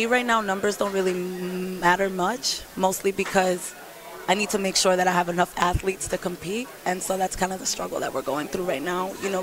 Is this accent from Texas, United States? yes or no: no; Bronx, New York, United States; also born or lived in Atlanta; So I'm from the Bronx, and I was living in Atlanta for about 10 years, so I'm very much a city girl. I never saw myself coming to Adrian, Michigan.